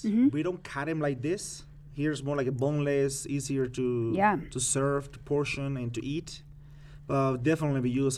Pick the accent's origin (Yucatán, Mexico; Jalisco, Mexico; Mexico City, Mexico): Yucatán, Mexico; These flavors came from South Mexico. Mostly it's where I'm from. I'm from the Yucatan Peninsula, and I have a lot of Mexico's here influence too.